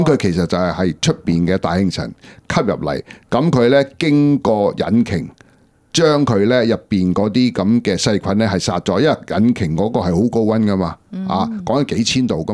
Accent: Shanghai, China; 因为我们上海人没有用公筷的。

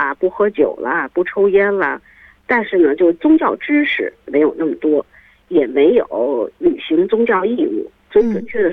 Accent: Beijing, China; 比如说因为我是北京的嘛

